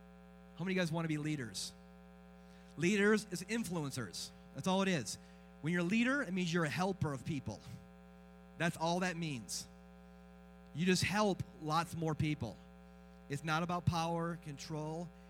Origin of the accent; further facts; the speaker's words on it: Michigan, United States; I grew up in Michigan. I have a little Mennonite background.